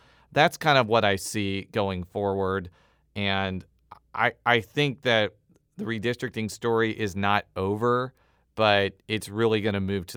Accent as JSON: {"language": "English", "region": "Illinois", "country": "United States", "said": "I'm from Illinois. I don't think it was a great thing that there was a Speaker of the House longer than I was alive in Illinois."}